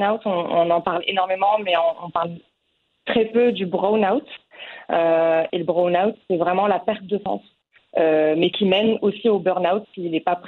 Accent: Morocco; moved away as an adult; now in France; je suis née au Maroc, j'ai fait mes études au Maroc jusqu'à ma prépa. Et ensuite, je suis venue en France pour intégrer une école de commerce.

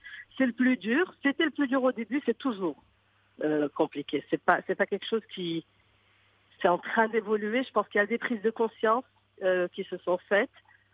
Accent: Morocco; je suis marocaine

